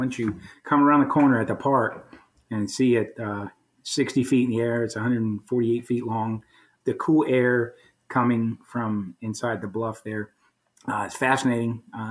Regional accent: Midwest, United States; it's a beautiful thing for me growing up in the Midwest to have that bridge and go back home, as it were, to Alabama.

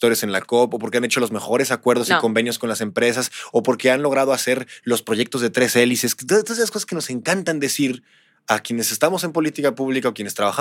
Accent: Chihuahua, Mexico; Yo soy de Chihuahua.

